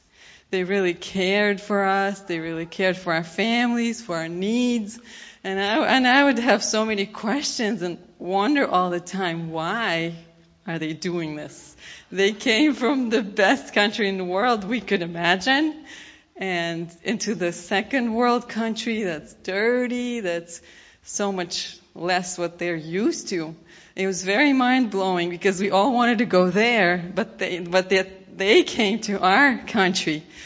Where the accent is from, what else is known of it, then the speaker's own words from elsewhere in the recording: Kazakhstan; English is a second language; Just wanted to ask for three things to forgive me for. My accent, my short of breath, and what was that? Nervousness. So I was going to share how I got to meet Jesus. It didn't happen until I was 18 years old. And in Kazakhstan, we all learn English from first grade.